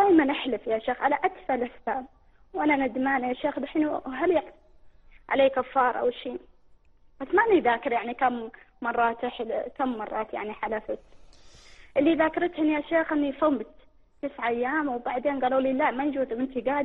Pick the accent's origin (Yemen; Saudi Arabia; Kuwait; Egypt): Yemen; لو انطفت الكهرباء عندنا في اليمن كذا